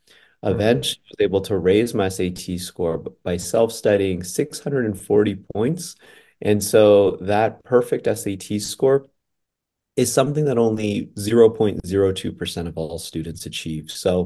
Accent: Las Vegas, Nevada, United States; I grew up in Las Vegas, Nevada, where there's not a lot of people who are born and raised there. But I was raised actually in my parents' budget motel.

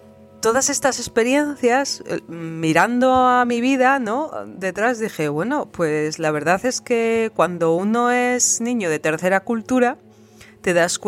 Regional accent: Basque Country, Spain; Bueno, pues yo soy del País Vasco, nací en Euskadi.

